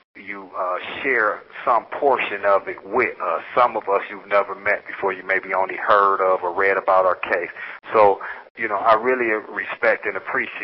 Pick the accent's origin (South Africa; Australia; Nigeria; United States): United States; Cleveland, Ohio; I'm from Cleveland, Ohio.